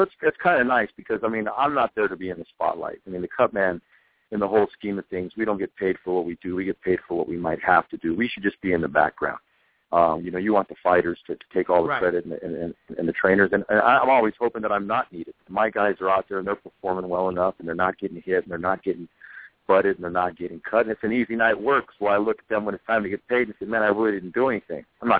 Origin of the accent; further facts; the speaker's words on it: Concord, California, United States; My Little League team, when I was 12, up in the Bay Area, and I grew up in Concord, we lost to a team that played Danville in '78